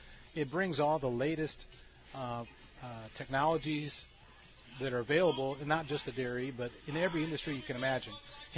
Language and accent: English; Illinois, United States; moved away as an adult; I'm originally from Illinois, and 30 years ago was my first introduction to California, where I was transferred out.